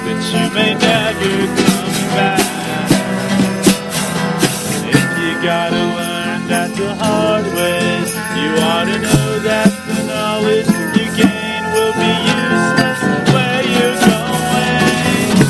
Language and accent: English; San Diego, California, United States; And we are … We're from San Diego.